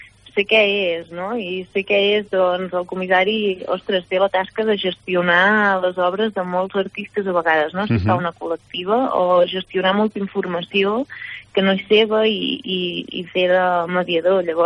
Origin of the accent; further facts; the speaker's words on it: Torelló, Catalonia, Spain; also born or lived in Vic; Jo soc de Torelló, de tota la vida. El que passa és que vaig néixer a Vic i el meu currículum posa que vaig néixer a Vic